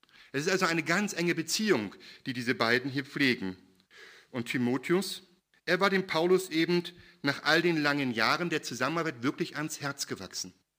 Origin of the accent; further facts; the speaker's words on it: East Germany, Germany; Ich bin ja in der DDR aufgewachsen und habe erst mit 18 Jahren Jesus gefunden und mich für ihn entschieden.